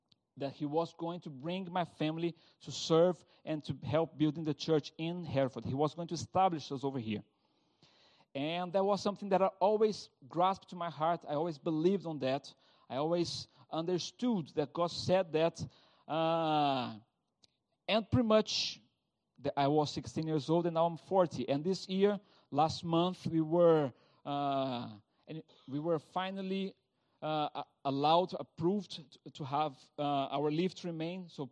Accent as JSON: {"language": "English", "country": "Brazil", "accent": "Brazilian", "second_language": "English", "said": "As you know, my accent shows that I'm not British, I'm not French, I'm not Italian, I'm Brazilian."}